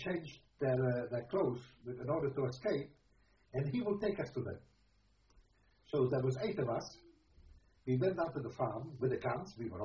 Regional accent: Czechia; No, Czechoslovakia is my home. Not exactly my home, but I come from Czechoslovakia.

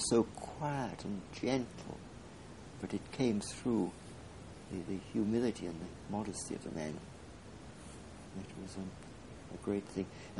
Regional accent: Scarborough, Yorkshire and the Humber, United Kingdom; born there; I was born in Scarborough. My parents were Methodists. My mother had come from a Congregationalist family in Scarborough.

